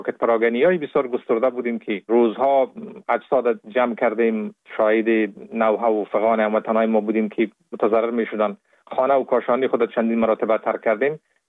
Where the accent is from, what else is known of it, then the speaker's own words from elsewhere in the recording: Kabul, Afghanistan; born there; در سال 1970 متولد شدیم در کابل در یک خانواده روشن فکر